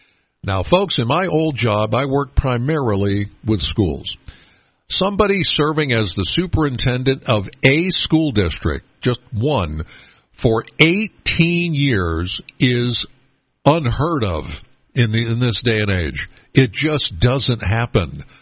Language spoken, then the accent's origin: English; Penns Valley, Pennsylvania, United States; I've mentioned a million times, I'm from Penns Valley.